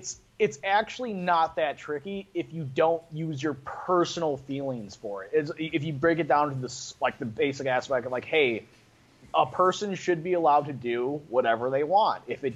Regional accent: West Virginia, United States; I'm from West Virginia, and we do a lot of drugs.

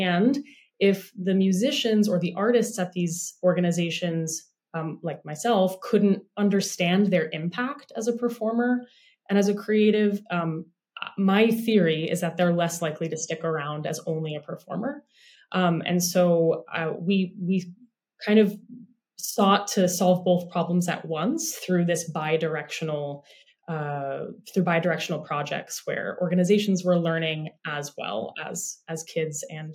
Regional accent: San Francisco, California, United States; I grew up in San Francisco's Tenderloin District, which is really like a low income, I would say like high crime district.

